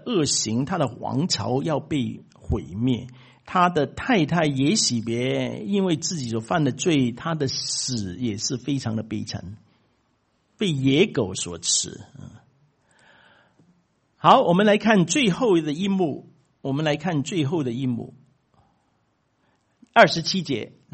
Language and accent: Chinese; China; 我们中国人有说的说过几句，说过一句话